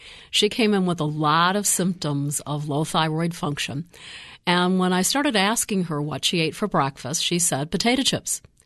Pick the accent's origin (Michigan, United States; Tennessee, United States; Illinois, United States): Michigan, United States; now in Tampa, United States; I'm originally from Michigan, which is a fabulous state.